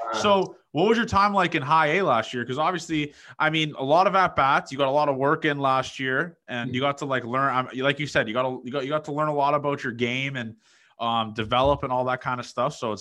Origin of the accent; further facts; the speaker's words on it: Toronto, Ontario, Canada; Obviously I'm from Toronto